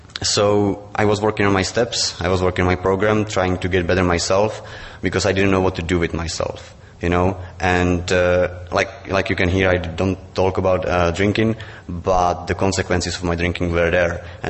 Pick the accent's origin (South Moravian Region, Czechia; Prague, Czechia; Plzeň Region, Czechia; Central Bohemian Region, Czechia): South Moravian Region, Czechia; Brno; English is a second language; So I found the contact to the group in my hometown, Brno.